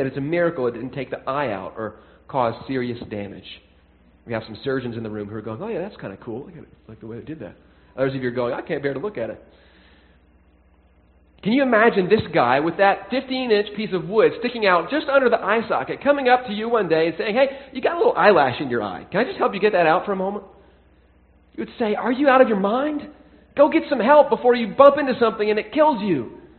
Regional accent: the South, United States; a big issue when I was growing up in the South

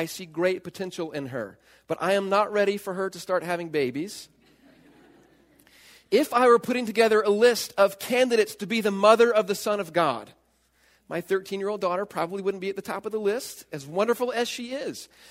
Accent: the South, United States; when I was growing up in the South, we jokingly talked about a fictitious place called Hicksville.

